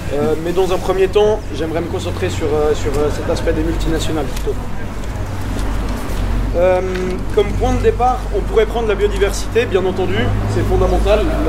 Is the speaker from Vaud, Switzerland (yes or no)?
yes; Lausanne, Vaud, Switzerland; j'ai 28 ans, je suis de Lausanne